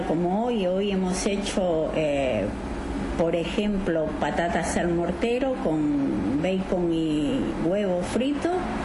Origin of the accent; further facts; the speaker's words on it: Peru; vamos poniendo platos de mi país, que soy de Perú